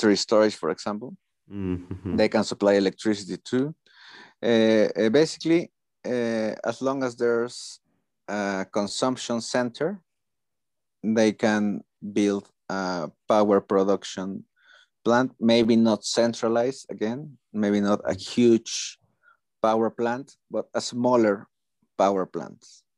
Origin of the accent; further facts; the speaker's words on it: Veracruz, Mexico; born there; English is a second language; And that they do something in Mexico is also it's my country. I was born in Veracruz.